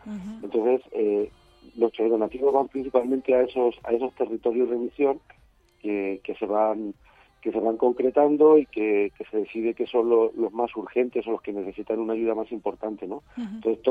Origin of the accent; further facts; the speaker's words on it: Fuente el Fresno, Castilla-La Mancha, Spain; yo soy de Fuente del Fresno, uh-huh. Y durante casi 20 años pues he estado en misión en el sur de Chile, también en Bolivia